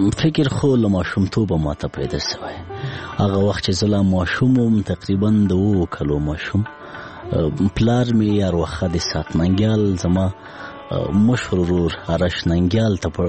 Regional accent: Laghman, Afghanistan; زه په لغمان کې پیدا شوم لغمان کې را لوی شوم خوانځي مې په لغمان کې لوسته هغه کتابو او تعلیم او کتابچی او قلم سره زه په لغمان کې آشنا شوم

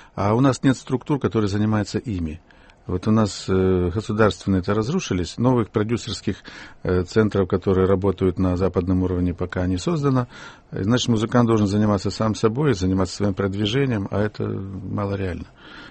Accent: Ukraine; moved away as an adult; я из провинции приехал, я родился на Украине, уже поступал в Москву, в вуз поступал, а училище и школу заканчивал там.

